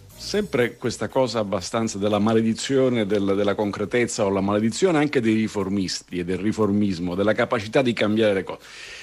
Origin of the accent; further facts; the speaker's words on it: Palermo, Sicily, Italy; quelle del posto dove sei nato, dove sei cresciuto, quindi diciamo così l'appuntamento con la Santuzza, Santa Rosa lì a Palermo rimane irrinunciabile